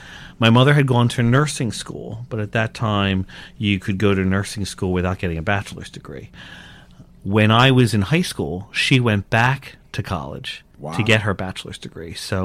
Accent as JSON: {"language": "English", "town": "Glendora", "region": "New Jersey", "country": "United States", "tie": "born or raised there", "said": "I'm originally from New Jersey. I'm a South Jersey boy, born and raised right outside of Philadelphia."}